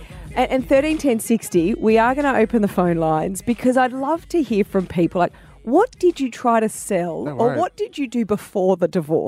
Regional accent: South Africa; We're South African.

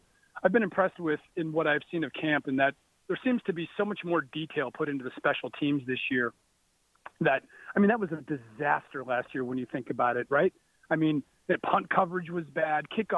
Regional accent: New York, United States; And I had become a huge … fan back in high school growing up in New York.

